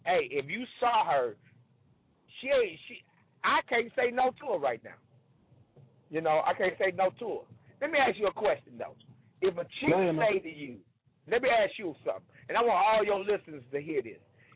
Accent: St. Louis, Missouri, United States; And I want all of Chicago, because I'm from St. Louis, I want all Chicago to come out and show their boy love.

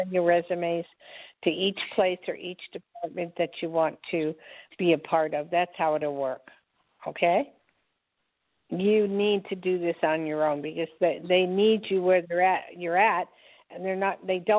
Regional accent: New Jersey, United States; but maybe because I was from Jersey, and, you know, that's part of my heritage, New York.

